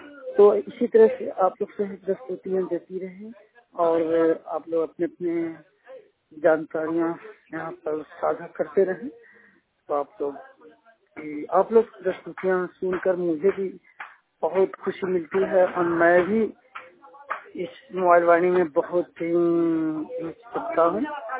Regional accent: Gaya, Bihar, India; मैं बिहार गया से हूँ।

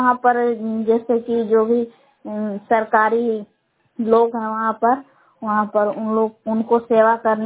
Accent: Belaw, Bihar, India; ग्राम बेलाव जिला कैमूर भभुआ की निवासी हूँ।

